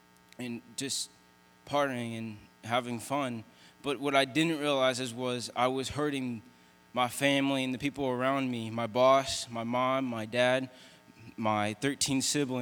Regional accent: Michigan, United States; I'm from Mid Michigan.

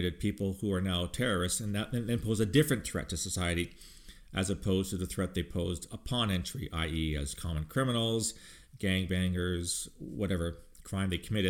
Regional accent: Canada; this is becoming quite the brouhaha south of the border, speaking as a Canadian.

